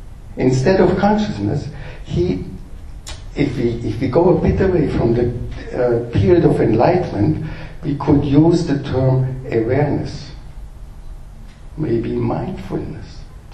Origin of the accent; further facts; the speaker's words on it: Vienna, Austria; I come from Vienna. This is the courtyard of the University of Vienna